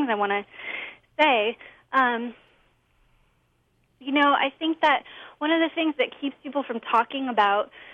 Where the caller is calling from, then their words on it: Los Osos, California, United States; I'm calling from Los Osos.